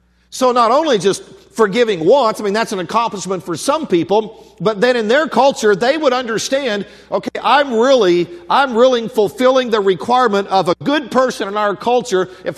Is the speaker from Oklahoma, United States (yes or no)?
yes; Oklahoma, United States; I'm from Oklahoma. I didn't know if it was the same here.